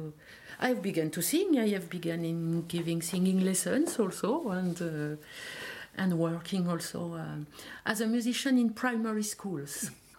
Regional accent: Pays de la Loire, France; also born or lived in Brittany; I am from Brittany, from Morbihan. My father was from Morbihan, and all the family was in Morbihan, but I have spent a lot of part of my childhood in Loire-Atlantique. I should say my childhood till the age of 30, but it's always a long childhood.

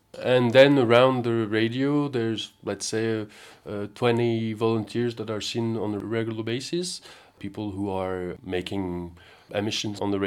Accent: Brittany, France; also born or lived in Corvallis, United States; I'm French, Breton, and European, of course.

